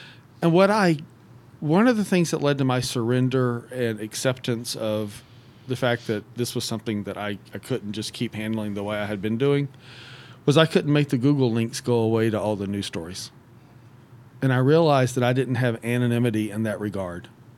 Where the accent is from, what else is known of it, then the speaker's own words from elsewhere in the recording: Atlanta, Georgia, United States; So, look, I was born and raised actually in Atlanta itself. Grew up here in the metro area, lived all over the place.